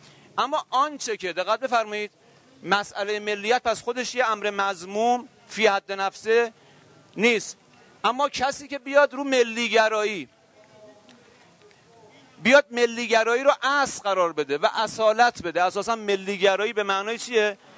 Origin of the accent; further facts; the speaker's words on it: Iran; first language Persian; الان ما هممون ایرانی هستیم. خب ایرانی بودن ما، بالاخره ما در جغرافیای ایران متولد شدیم، زبان فارسی رو به عنوان زبان مادری آموختیم